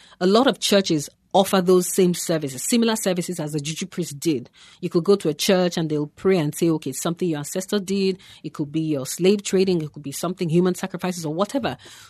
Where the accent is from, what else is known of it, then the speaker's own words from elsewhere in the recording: Nigeria; when you, as an African, you write a novel as a Nigerian and African, you're expected to begin to speak about issues of the continent.